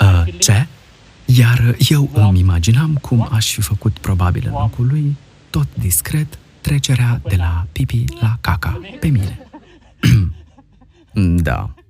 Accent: Romania; În fond, eu și Cristiana eram din România, iar celălalt cuplu de lângă noi era din Germania.

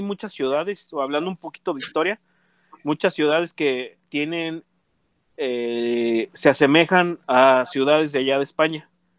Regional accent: Morelia, Michoacán, Mexico; yo siento que el simplemente decir que soy de Morelia o el orgullo de que cuando preguntan de dónde eres o de dónde naciste, pues el solo hecho de decir de Morelia, pues es lo padre.

